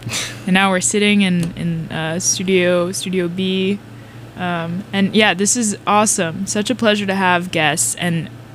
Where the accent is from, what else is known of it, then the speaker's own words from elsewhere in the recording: Philadelphia, Pennsylvania, United States; We're both from Philadelphia.